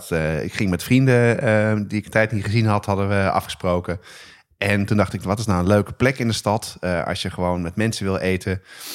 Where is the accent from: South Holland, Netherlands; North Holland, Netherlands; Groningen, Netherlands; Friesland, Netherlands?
North Holland, Netherlands; Amsterdam; ik ben opgegroeid op de Nieuwmarkt.